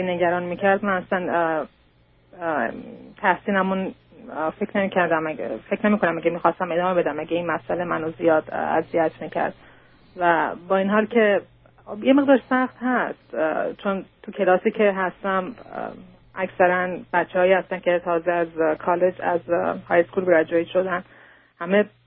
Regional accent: Iran; moved away; حدود 3 سالی هست که من ایران هستم، از ایران اومدم و اینجا هستم

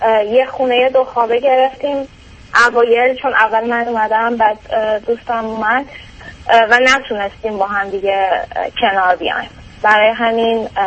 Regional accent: Iran; moved away as an adult; الان 5 سال تقریبا هست که از ایران اومدیم.

